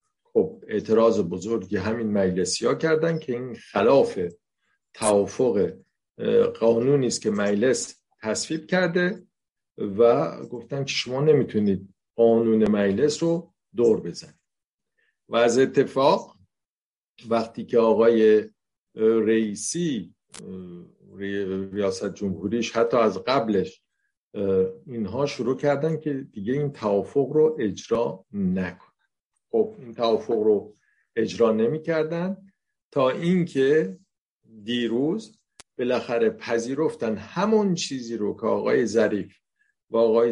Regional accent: Iran; مسلماً بازنده اصلی این بازی ما ایرانی ها و وطنمون ایران هستش

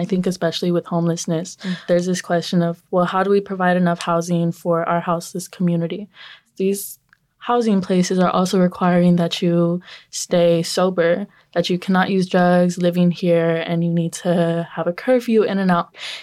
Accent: California, United States; I'm 18 years old, a senior at Summit Shasta. I grew up around the Bay Area and Peninsula.

